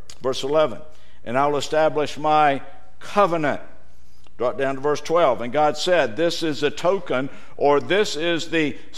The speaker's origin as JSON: {"language": "English", "region": "the South", "country": "United States", "said": "Look, I'm from the South."}